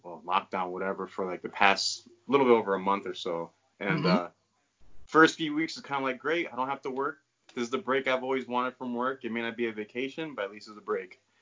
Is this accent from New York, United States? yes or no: yes; Bronx, New York, United States; Hey, I'm from the Bronx.